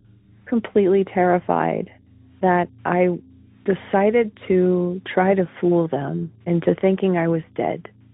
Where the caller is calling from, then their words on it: Oregon, United States; I'm from Oregon.